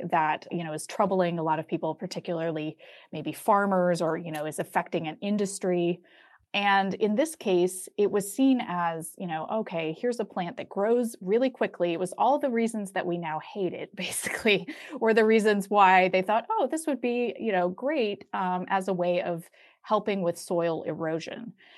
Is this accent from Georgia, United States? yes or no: yes; Atlanta, Georgia, United States; Where I grew up in Atlanta, kudzu is pretty legendary, and I recall it from my early childhood.